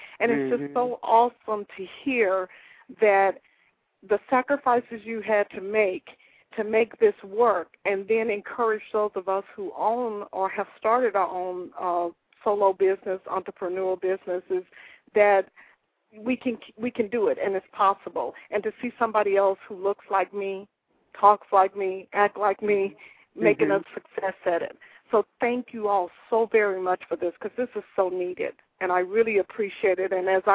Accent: Oklahoma, United States; also born or lived in Dallas, United States; I am from Oklahoma, but I used to live in Dallas, Texas.

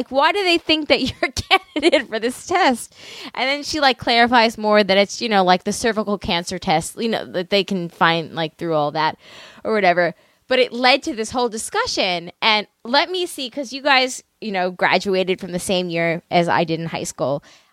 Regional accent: Long Island, New York, United States; now in North Carolina, United States; I'm from Long Island. I live in North Carolina now.

